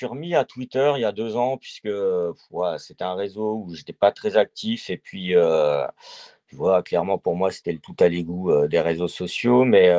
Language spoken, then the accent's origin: French; Bourgogne-Franche-Comté, France; born there; moi je suis né à 30 km d'Auxerre et voilà, j'aime les équipes d'underdog.